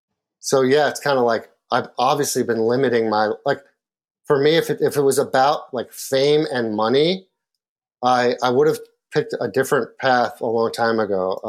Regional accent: Midwest, United States; I was born in the Midwest and grew up there.

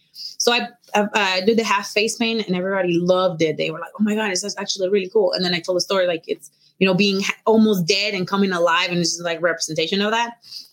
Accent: Tijuana, Baja California, Mexico; In Tijuana, yes. Like we didn't have a lot.

